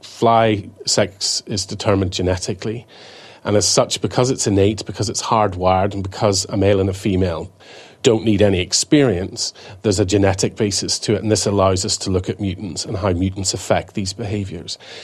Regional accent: Ireland; As an Irishman, I would say 20 minutes is pretty good.

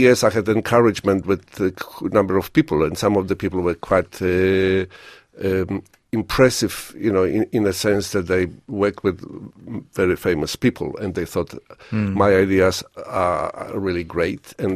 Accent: Warsaw, Masovian Voivodeship, Poland; growing up in Warsaw Center, and I went to the theater very frequently, and grew up in, I think, very cultured environment.

